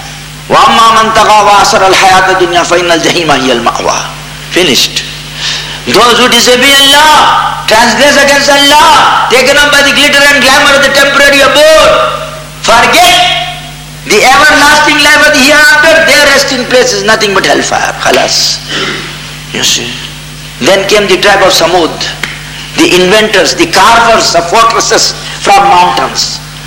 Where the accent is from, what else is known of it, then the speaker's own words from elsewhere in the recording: Hijaz, Saudi Arabia; I am an old Muslim. I am from the Prophet's family. I am a dweller of Hijaz al-Muqaddas.